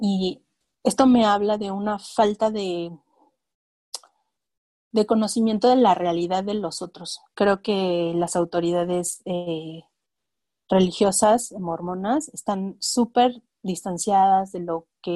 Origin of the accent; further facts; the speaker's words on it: Morelos, Mexico; Y en Morelos, de donde soy, hay una en Jojutla, que me queda lejos.